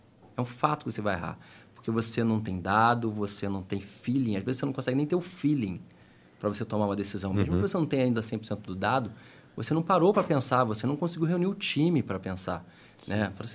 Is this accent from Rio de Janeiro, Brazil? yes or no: yes; Rio de Janeiro, Brazil; Sou do Rio.